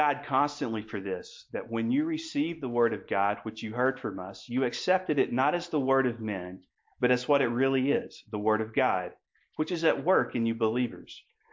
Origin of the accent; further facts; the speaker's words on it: Tennessee, United States; accent: Southern; I grew up in East Tennessee, a little place between halfway between Chattanooga and Knoxville. It's taken me 40 something years, I think, to get rid of a Southern accent, but it's still not gone.